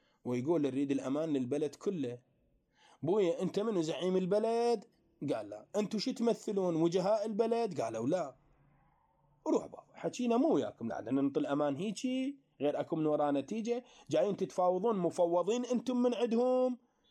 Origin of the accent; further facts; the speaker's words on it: United States; لا لي شغل بامريكا ولا لي دولتي صحيح وانا امريكي صحيح